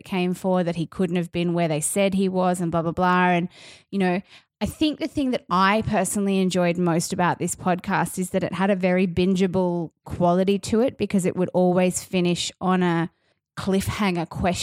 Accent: Brisbane, Queensland, Australia; We are from Brisbane, so I'm not shitting on Brisbane, by the way.

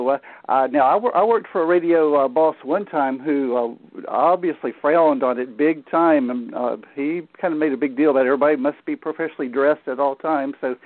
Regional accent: Tallahassee, Florida, United States; Actually, Tallahassee, Florida, which is my hometown. And I grew up here, and we have a family farm.

